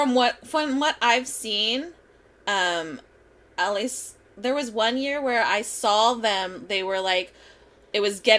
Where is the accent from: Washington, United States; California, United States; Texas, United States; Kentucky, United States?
California, United States; San Jose; really funny because I was born and raised in San Jose. I've lived here my whole life.